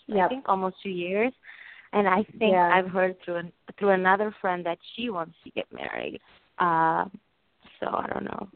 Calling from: New York, United States; I'm calling from New York.

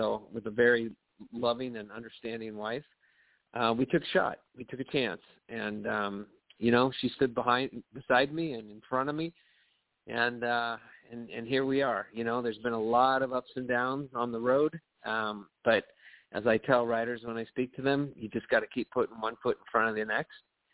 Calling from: Seattle, Washington, United States; I'm calling from Seattle, Washington.

